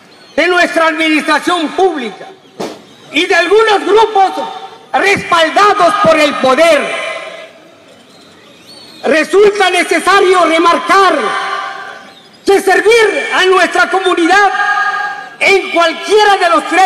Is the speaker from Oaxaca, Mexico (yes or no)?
yes; Oaxaca, Mexico; Y es tiempo que nosotros como mexicanos, oaxaqueños y los pueblos del Istmo fusionemos nuestra fuerza